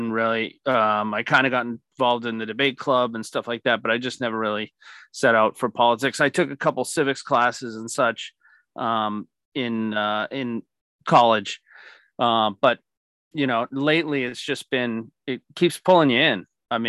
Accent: Pembroke, Massachusetts, United States; I'm a local guy. I grew up in on the South Shore. I grew up in the town of Pembroke.

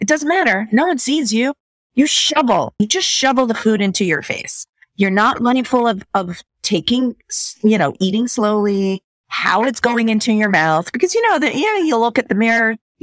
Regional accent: Israel; now in United States; Well, I'm from Israel originally.

